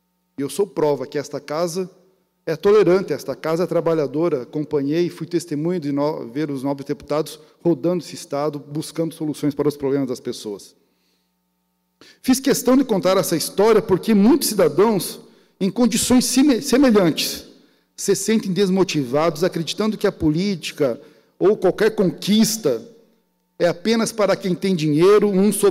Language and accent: Portuguese; Santa Catarina, Brazil; born there; honrar a cidade e a região onde nasci, e esse estado maravilhoso que é Santa Catarina, gerador de oportunidades.